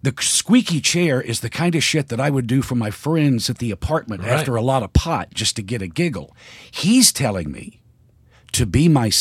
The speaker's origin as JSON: {"language": "English", "town": "Muscle Shoals", "region": "Alabama", "country": "United States", "tie": "born or raised there", "said": "No, Muscle Shoals."}